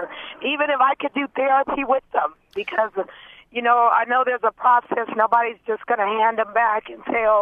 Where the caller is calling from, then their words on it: Colorado, United States; I'm calling from Colorado.